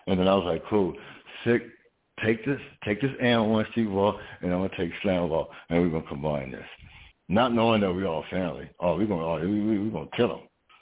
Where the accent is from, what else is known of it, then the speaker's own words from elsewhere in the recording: West Coast, United States; but they was hating on me because I was from the West Coast.